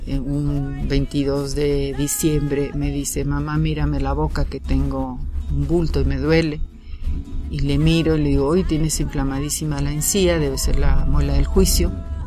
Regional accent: Mexico; Al poco tiempo me regresé a vivir a mi tierra, que es México, con mis hijas

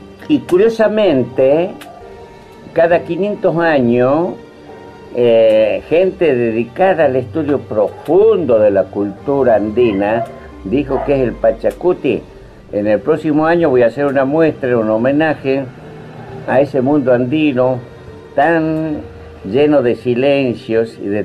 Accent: Tilcara, Jujuy, Argentina; born there; Yo nací en Tilcara

